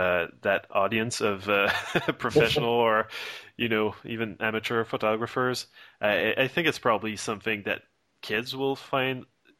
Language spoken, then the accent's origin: English; Canada; Well, you know, I'm Canadian